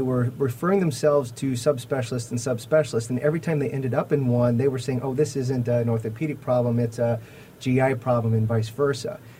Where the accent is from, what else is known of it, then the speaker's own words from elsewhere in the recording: North Carolina, United States; I'd done so in Washington, D.C., but largely in my home state of North Carolina.